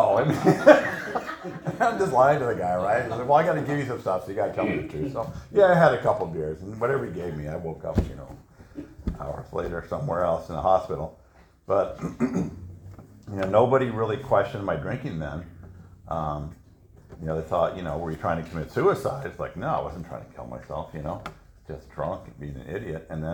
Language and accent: English; San Francisco, California, United States; I grew up in San Francisco, and I always felt different all my life.